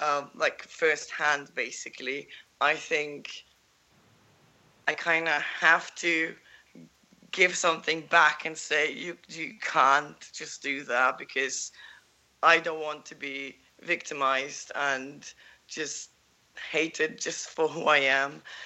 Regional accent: Germany; now in United Kingdom; I myself, I'm from Germany. I've only been living in the UK for 2 years

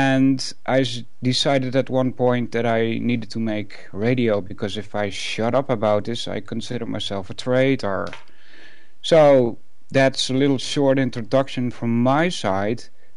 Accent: Netherlands; English is a second language; Okay, well … from the Netherlands.

